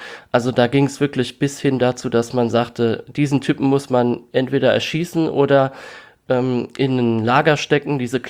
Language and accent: German; Rhineland-Palatinate, Germany; accent: Palatinate dialect; dass ich bis kurz zuvor noch jeden Tag ganz normal in meinem Dialekt gesprochen habe. Das ist jetzt bei uns in der Pfalz sehr üblich, mehr als vielleicht anderswo.